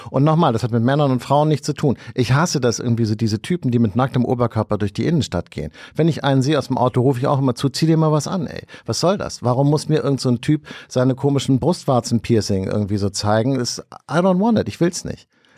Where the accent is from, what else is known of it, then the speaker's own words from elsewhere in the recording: Hamburg, Germany; Ich meine, ich komme aus Hamburg, wir sind es gewöhnt, bei uns zu bleiben.